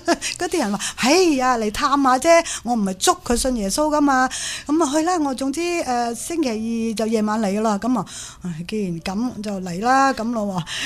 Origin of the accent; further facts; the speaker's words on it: Zhongshan, Guangdong, China; 又系我哋乡下人嚟嘅，即系同我哋中山人。